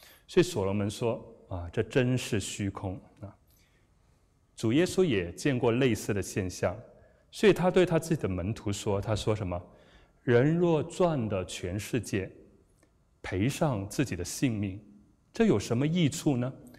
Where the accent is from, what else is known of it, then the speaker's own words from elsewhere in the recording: China; 那我是在国内长大，我是在中国大陆国内长大